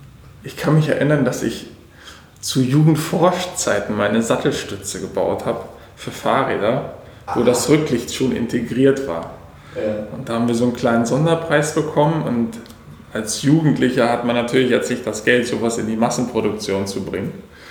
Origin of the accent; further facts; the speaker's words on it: Graal-Müritz, Mecklenburg-Vorpommern, Germany; now in Rostock, Germany; ich bin 31 Jahre inzwischen, erschreckend. Bin ursprünglich aus Graal-Müritz, aber schon lange in Rostock, habe zwischenzeitlich in Stralsund studiert, Wirtschaftsingenieurwesen.